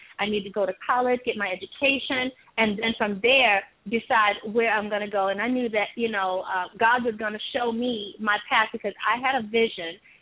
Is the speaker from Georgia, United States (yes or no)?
yes; Toccoa, Georgia, United States; Tocoa, Georgia. My Georgia